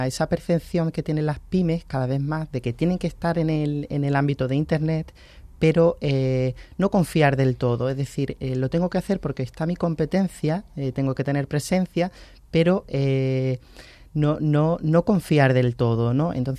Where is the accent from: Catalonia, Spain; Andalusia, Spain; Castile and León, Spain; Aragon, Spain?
Andalusia, Spain; Málaga; Que a lo mejor somos malagueños, pero hay muchas actividades que no conocemos, ¿no?